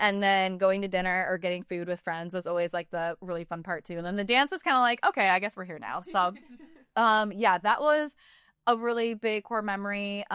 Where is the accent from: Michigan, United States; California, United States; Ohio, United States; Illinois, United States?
Ohio, United States; Defiance; I grew up in Defiance. Oh, okay. So kind of very small community. Great place to grow up and raise a family.